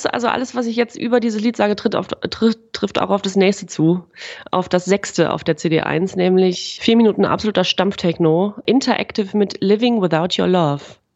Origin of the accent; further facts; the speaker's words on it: East Germany, Germany; Das gab es bei uns im Osten natürlich, das gab's häufiger